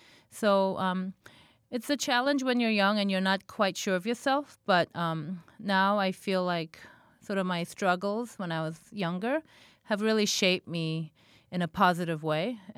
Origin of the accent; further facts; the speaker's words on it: South Korea; English is a second language; now in United States; now living in the U.S. for a long time, I just felt like wherever I went, many people knew that I was from Korea